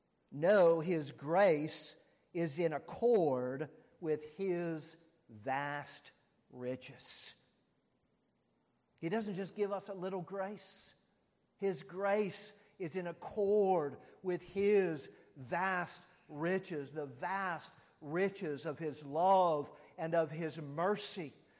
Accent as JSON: {"language": "English", "town": "St. Petersburg", "region": "Florida", "country": "United States", "tie": "born or raised there", "also_born_or_lived": "Massachusetts", "moved": "as an adult", "said": "I grew up in Florida, St. Petersburg, Florida. Lived about the first several years, 18 years of my life there, and then moved up to Massachusetts for schooling and other things thereafter."}